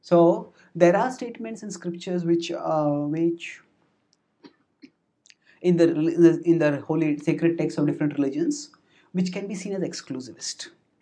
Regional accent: India; If you see, I am from India

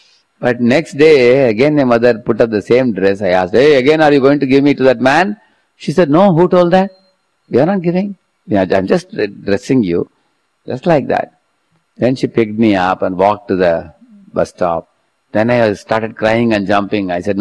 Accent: South India, India; I come from a village from South India, where we have a beautiful river, we have a goshala, we used to have hundreds of bulls and bullock carts.

